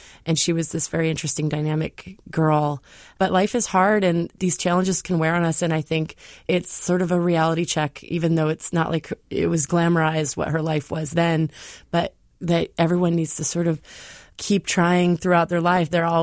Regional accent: Riverside, California, United States; Well, I grew up in Riverside, California, and I was 10 when the Night Stalker was sort of on the prowl and terrorizing the entire state of California

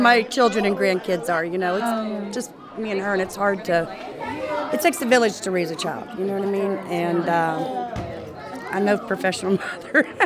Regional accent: Lexington, Kentucky, United States; now in Pittsburgh, United States; we're actually from Lexington, Kentucky. But we've been up here for a while, since she was born.

